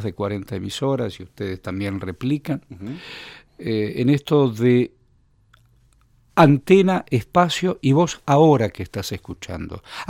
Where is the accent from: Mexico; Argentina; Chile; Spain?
Argentina